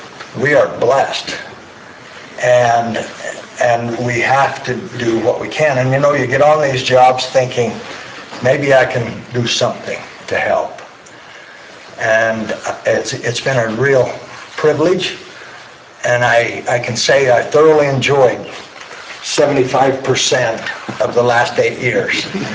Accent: Salem, Utah, United States; also born or lived in Spanish Fork; And I come from Utah County 35 years ago. And when I grew up in Salem, my pheasant hunting ground, I actually grew up in Spanish and moved to Salem

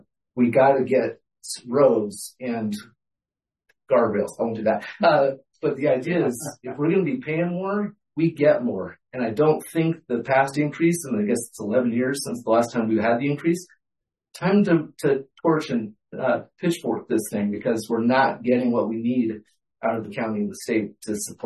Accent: California, United States; I came from California. Taxes, like, somehow you spell tax with California.

